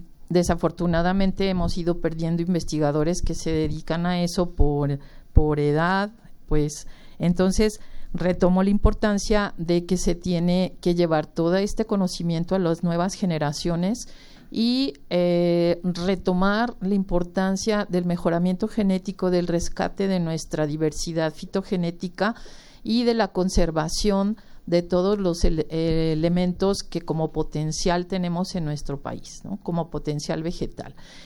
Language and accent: Spanish; Mexico; como se dice en un libro muy importante para nosotros como agrónomos y como mexicanos.